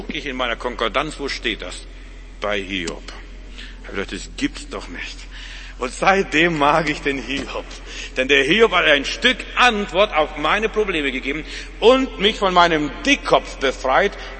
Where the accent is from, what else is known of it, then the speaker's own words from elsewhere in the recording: Russia; Nicht mal bei uns in Russland gab es so viel Schnee, was ich dort gesehen habe.